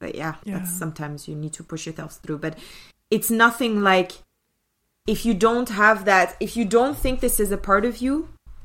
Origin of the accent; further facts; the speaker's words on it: France; I come from France.